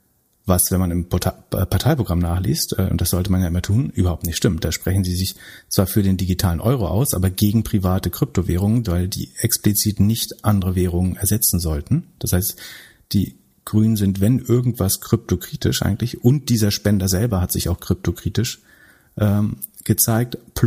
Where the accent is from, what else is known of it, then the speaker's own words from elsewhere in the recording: Greifswald, Mecklenburg-Vorpommern, Germany; aus meiner Heimatstadt Greifswald